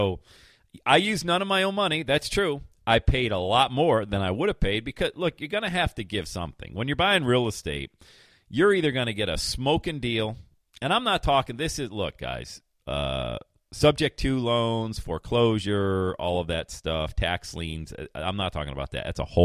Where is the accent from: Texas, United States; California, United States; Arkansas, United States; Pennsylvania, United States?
Pennsylvania, United States; Bradford; Growing up in Bradford, PA, listening to Rock 102 out of Buffalo, New York.